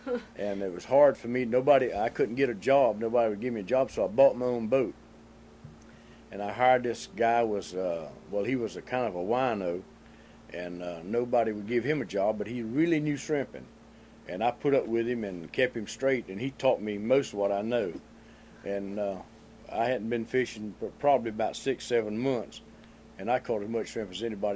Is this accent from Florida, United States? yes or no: yes; Fernandina Beach, Florida, United States; born there; I was born in Fernandina Beach, November 28th, 1923.